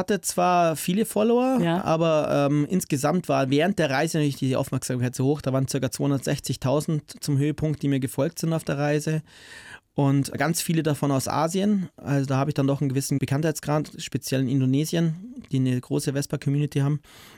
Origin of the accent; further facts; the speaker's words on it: Bavaria, Germany; ich komme aus Bayern, habt ihr vernünftiges Bier?